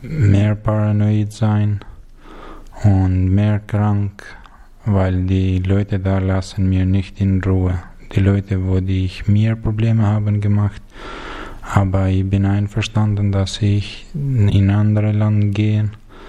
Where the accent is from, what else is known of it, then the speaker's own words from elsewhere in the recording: Albania; born there; German is a second language; Ich bin geboren in Albanien, Nordalbanien, in einer kleinen Stadt, der heißt Fushares.